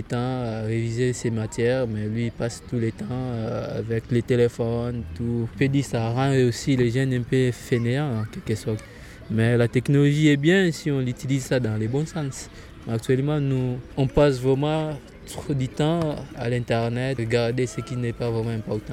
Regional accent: Kinshasa, DR Congo; now in France; je suis Congolais de Kinshasa parce qu'il y a des Congos. Je vis en France ici depuis 2013.

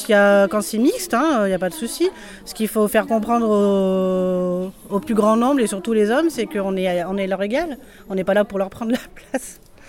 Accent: Voiron, Auvergne-Rhône-Alpes, France; Alors, moi, je suis de Voiron.

